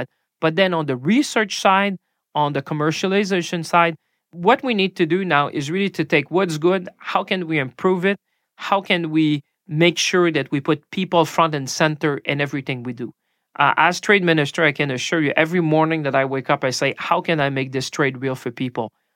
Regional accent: Quebec, Canada; I come from Quebec.

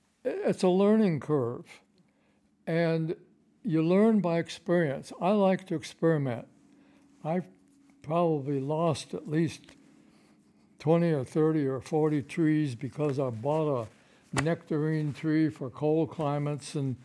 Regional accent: Midwest, United States; where I grew up in the Midwest, it was just a common thing to have a number of fruit trees in your backyard.

